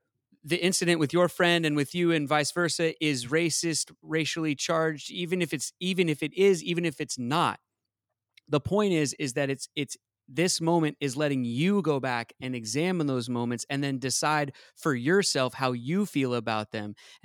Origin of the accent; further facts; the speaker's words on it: Seattle, Washington, United States; let's take my hometown of Seattle for 1 second and examine it.